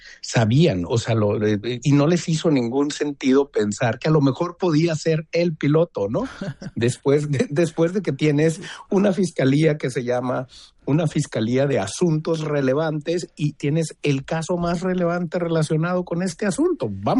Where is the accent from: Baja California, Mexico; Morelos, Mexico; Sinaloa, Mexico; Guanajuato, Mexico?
Sinaloa, Mexico; los sinaloenses, porque nosotros seguimos pagando los precios de que ahí no haya ni verdad ni justicia